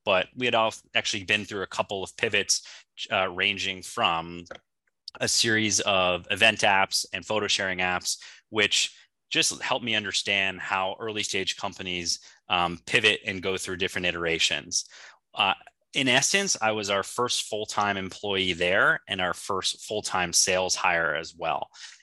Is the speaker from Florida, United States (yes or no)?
yes; Palm Harbor, Florida, United States; So, yeah, I grew up in Palm Harbor, Florida. Grew up there my whole life, and right outside the Tampa Bay area